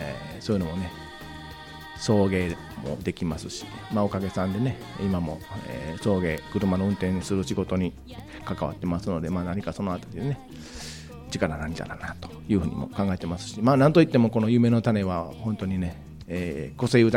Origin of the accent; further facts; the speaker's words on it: Osaka, Japan; 結構大阪人なんでね、いらちなんで、